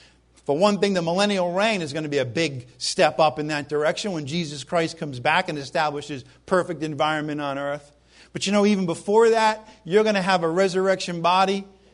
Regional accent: New England, United States; Hey, how about those, I'm from New England, Patriots?

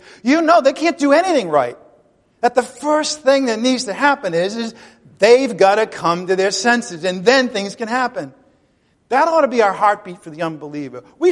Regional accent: Ireland; I'm Irish, okay? So I kind of like the quarrelsome deal, but I can't.

